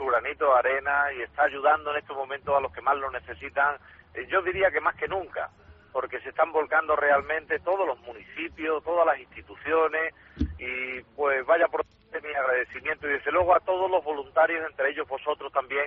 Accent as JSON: {"language": "Spanish", "region": "Extremadura", "country": "Spain", "said": "como buen extremeño, todo lo que vemos que sobra por Madrid nos lo llevamos"}